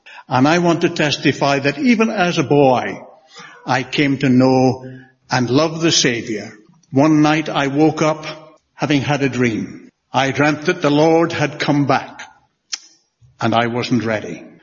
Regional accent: Scotland, United Kingdom; born there; accent: Scottish; There's nothing wrong with my Scottish accent. I think it's your Ulster ears, perhaps, that need attention. I was born in the Shetland Isles in the far north of Scotland. My parents were God-fearing people who knew and loved the Saviour.

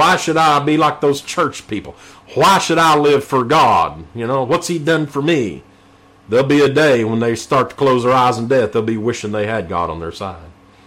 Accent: Knoxville, Tennessee, United States; I grew up here in the Corrington area in East Tennessee, here in East Knoxville

